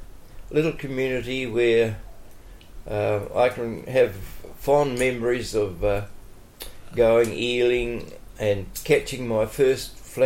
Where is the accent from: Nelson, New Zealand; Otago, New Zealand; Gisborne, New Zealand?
Nelson, New Zealand; Richmond; born there; No, I was born in Richmond, Nelson. My dad was a cheese and butter maker, and my mother was a psychiatric nurse